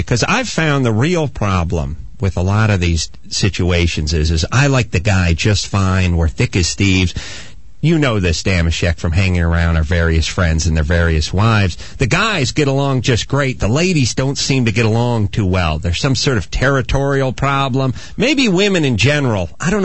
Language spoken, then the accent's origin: English; North Hollywood, California, United States; Yes, I grew up in North Hollywood.